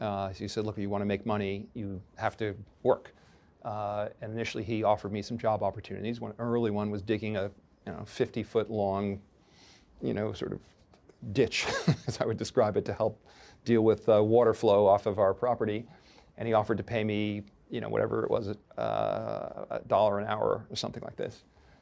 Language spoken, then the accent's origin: English; Chappaqua, New York, United States; I grew up in Chappaqua, New York.